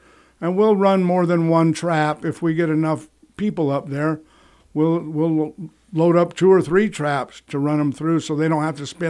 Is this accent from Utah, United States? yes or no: yes; Helper, Utah, United States; I grew up in Helper, lived here for 50 years. Unfortunately, moved away for a while. I come back.